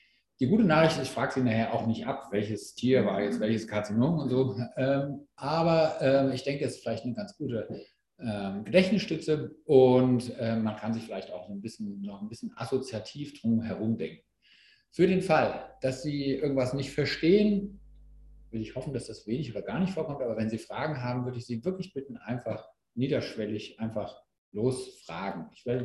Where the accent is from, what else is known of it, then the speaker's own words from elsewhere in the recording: Frankfurt am Main, Hesse, Germany; Ich komme aus Frankfurt am Main. Man hört es, dass ich aus Deutschland komme. Man hört nicht, dass ich aus Frankfurt am Main komme, zum Glück, sonst würde ich Hessisch sprechen.